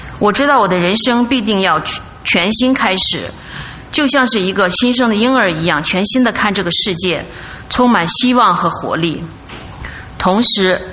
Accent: Hangzhou, Zhejiang, China; 我来自杭州，我的老家是内蒙古。

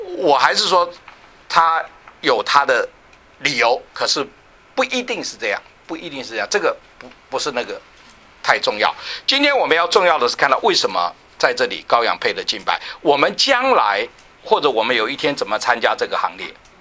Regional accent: China; 我们中国人就比较能够明白这个书卷的意思，

